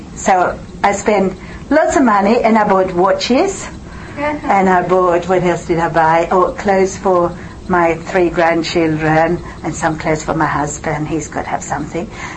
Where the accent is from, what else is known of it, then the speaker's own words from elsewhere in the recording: Sweden; English is a second language; Sweden, which is my home country